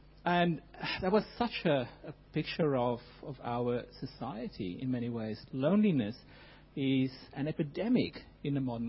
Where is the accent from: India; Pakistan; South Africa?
South Africa; I'm South African, as some of you can probably guess.